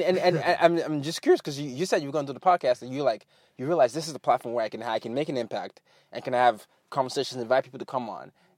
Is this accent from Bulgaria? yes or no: no; Nigeria; now in New York, United States; I'm from Nigeria, but I live in New York, yeah.